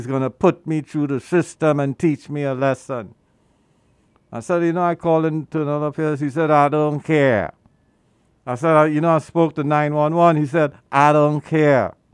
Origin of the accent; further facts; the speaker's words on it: Brooklyn, New York, United States; I said, I'm from Brooklyn, New York. Yeah, because this is my home now, brothers. Yeah, in Bushwick.